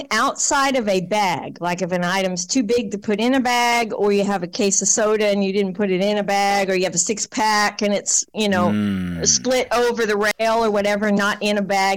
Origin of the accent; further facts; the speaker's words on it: England, United Kingdom; I'm from England